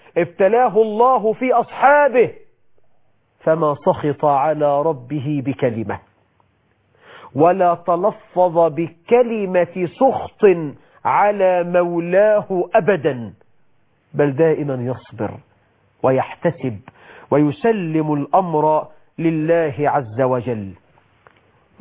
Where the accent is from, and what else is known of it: Egypt